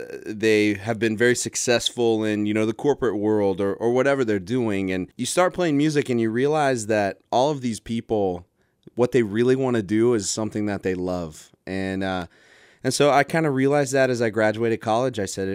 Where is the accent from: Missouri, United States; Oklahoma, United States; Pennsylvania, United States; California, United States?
Oklahoma, United States; now in Texas, United States; So I grew up just outside of Oklahoma City.